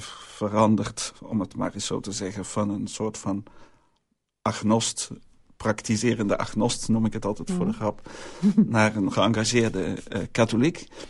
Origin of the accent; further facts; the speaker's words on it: Utrecht, Netherlands; now in Belgium; Ik ben dus inderdaad een Neder-Belg, heel mooi gezegd. Ik woon nu 11 jaar in België. Ik kom oorspronkelijk uit Utrecht, stad Utrecht. Ik ben gehuwd, 27 jaar